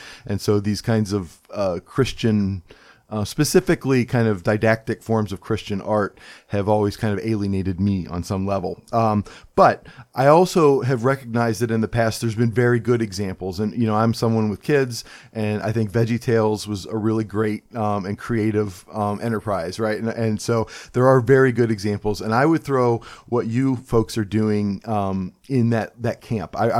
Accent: Cleveland, Ohio, United States; I'm from Cleveland, Ohio. This actually seems kind of mild to me, actually, in terms of snow.

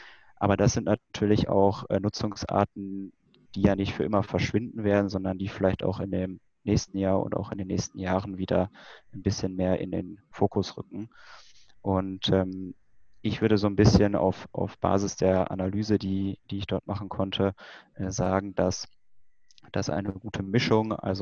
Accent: Paderborn, North Rhine-Westphalia, Germany; Aber jetzt mal meine Heimatstadt als Beispiel genommen, Paderborn, also die Kernstadt selber hat gut 150.000 Einwohner.

